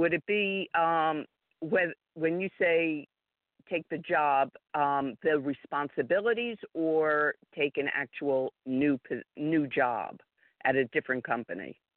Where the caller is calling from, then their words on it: New Jersey, United States; I'm in New Jersey.